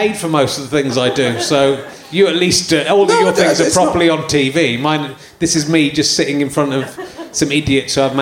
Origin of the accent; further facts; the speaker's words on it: Yorkshire and the Humber, United Kingdom; born there; So I've lived all over the place. I was born in Yorkshire.